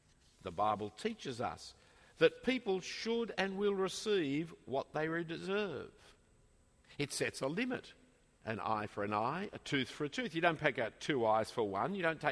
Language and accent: English; Australia; I'm an Australian, and when Australia acts, I act.